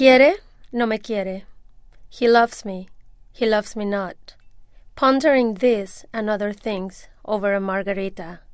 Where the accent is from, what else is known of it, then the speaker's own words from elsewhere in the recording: Mexico; English is a second language; when people in this country, I am from Mexico, when people hear the word margarita, they would think of a drink.